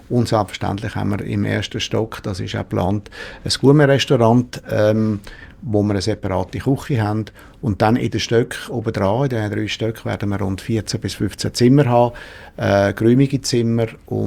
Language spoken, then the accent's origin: German; Aargau, Switzerland